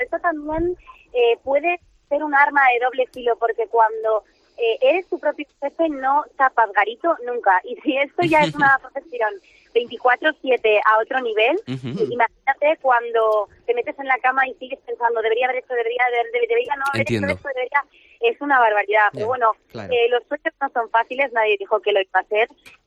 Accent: Cantabria, Spain; Pues mira, primero, punto número uno, esto es mi tierra. Aquí es donde yo he escrito el 80-90% de mis canciones, ya lo sabéis. Siempre tengo esa referencia a nuestras playas, a ese aire tan puro que...

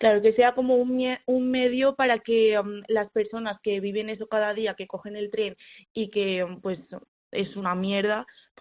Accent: Mérida, Extremadura, Spain; now in Madrid, Spain; yo soy de Mérida y nada, estamos las dos estudiando en una escuela de creatividad

